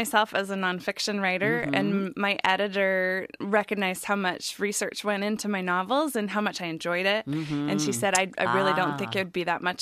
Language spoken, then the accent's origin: English; Chicago, Illinois, United States; also born or lived in Boston; All over. I moved all over, but I was born in Boston, and then I went to high school in Chicago.